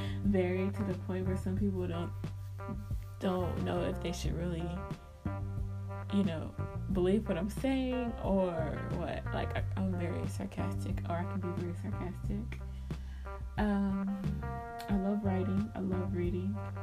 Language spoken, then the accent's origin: English; Pittsburg, California, United States; I am from Pittsburgh, California, the Bay Area to be specific. I am 20 years old. Yes, I'm young.